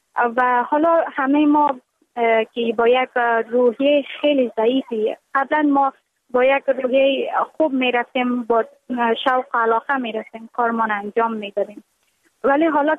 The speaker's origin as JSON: {"language": "Persian", "country": "Afghanistan", "said": "اما موقعی که طالبان آمدن ولایت ما را گرفتن، تقریبا در مدت یک چند روزی در اطراف شهر جنگ بود."}